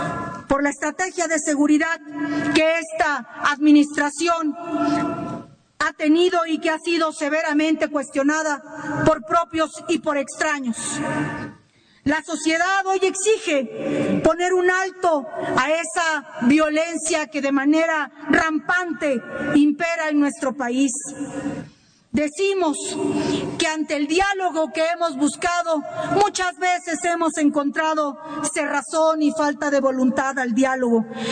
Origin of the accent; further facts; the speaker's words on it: Mexico; somos mexicanas y somos mexicanos que queremos un México en paz.